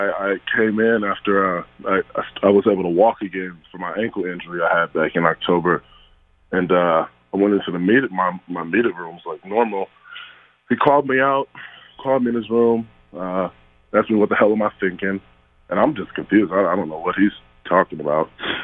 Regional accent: Compton, California, United States; Growing up in Compton was difficult, but I loved it.

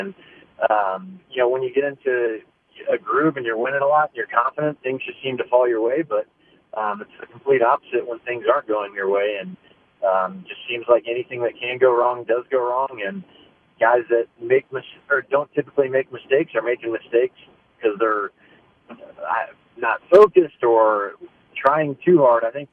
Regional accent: Kansas City, United States; especially in my hometown, in front of friends and family, and have as much success as we did while I was playing here. I think we won four trophies in my 9 years. It's been a blast. It's been a lot of fun, and I'll be sad to leave Kansas City

